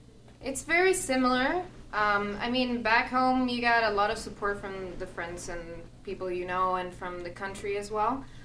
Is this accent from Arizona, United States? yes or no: no; Pasadena, California, United States; Well, I'm from Pasadena too.